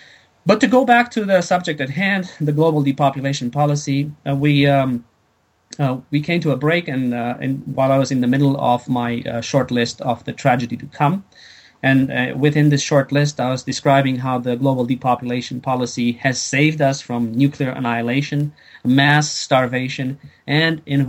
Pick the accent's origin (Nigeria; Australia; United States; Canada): Canada; I'm Canadian.